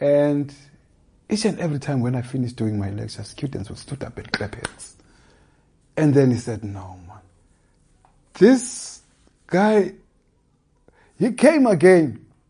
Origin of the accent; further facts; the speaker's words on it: Eastern Cape, South Africa; I'm from the Eastern Cape, and I know the poverty